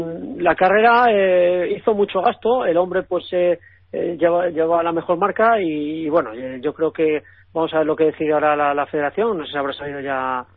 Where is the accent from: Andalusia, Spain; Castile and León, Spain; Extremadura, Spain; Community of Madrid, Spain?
Castile and León, Spain; Aranda de Duero; Ahora, pues, en Aranda de Duero, siendo aquí, pues, mi tierra natal, ¿no?